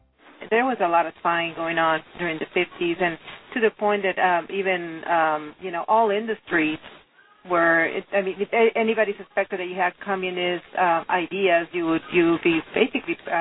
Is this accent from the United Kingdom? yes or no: no; Venezuela; now in United States; I'm from Venezuela originally, so that's why I have it present.